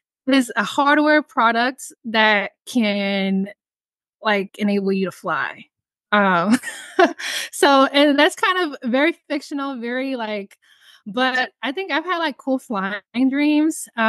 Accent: Cincinnati, Ohio, United States; now in Louisville, United States; So I am from Cincinnati, Ohio, from the Midwest.

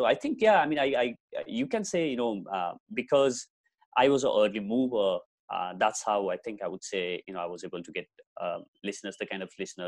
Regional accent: Nepal; moved away as an adult; now in Delhi, India; I'm based in Delhi. I'm originally from Nepal, where you guys are also from. So I'm based in Delhi. I have been here for almost 9 years now.

